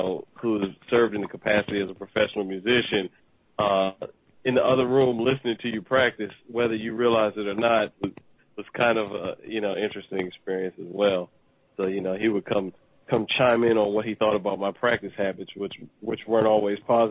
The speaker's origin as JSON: {"language": "English", "town": "Washington", "region": "District of Columbia", "country": "United States", "said": "So I'm also from the Washington, D.C. area."}